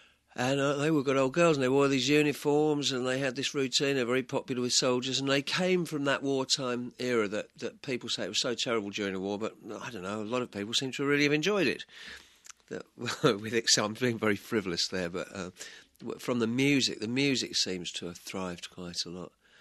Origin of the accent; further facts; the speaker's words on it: East of England, United Kingdom; born there; I was brought up in barracks. One brother born in Aldershot, another one born in Penang in Malaya. And I was born in Hertfordshire